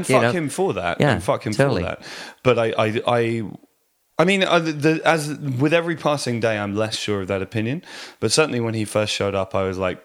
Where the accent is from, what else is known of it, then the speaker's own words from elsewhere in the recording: Meonstoke, South East England, United Kingdom; now in London, United Kingdom; Oh, that's where I was born. I haven't been to Meonstoke for years. I was raised in Meonstoke, which is near Winchester, and I now live in North London.